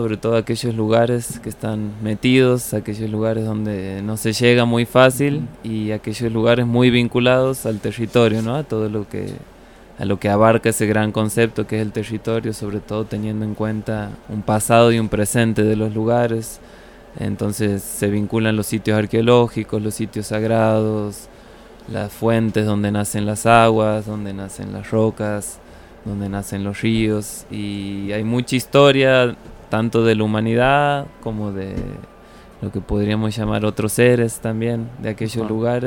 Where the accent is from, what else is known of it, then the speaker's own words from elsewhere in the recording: Santiago del Estero, Argentina; now in Córdoba, Argentina; yo soy oriundo de Santiago del Estero, nacido y criado allá. Vivo en Córdoba hace muchos años.